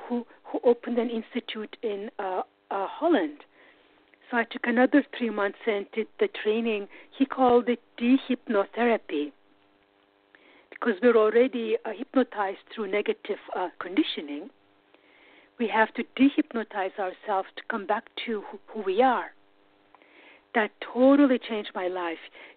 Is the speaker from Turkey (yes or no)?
yes; Turkey; moved away as an adult; also born or lived in Germany; I am originally from Turkey. In Turkey, being an Islamic culture, we were treated as girls are much less than boys. And so I was raised in a very judgmental culture like that.